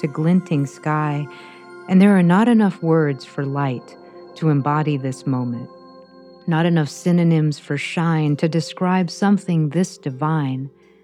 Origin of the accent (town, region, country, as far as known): Houston, Texas, United States; born or raised there; also born or lived in Bangkok, Thailand; now in Arkansas, United States